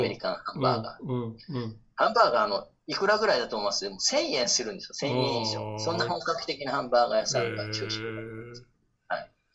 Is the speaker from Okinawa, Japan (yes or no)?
yes; Makiya, Okinawa, Japan; 沖縄の集落は風水、僕の地元、その巻屋というところは風水で、こう作ってあるので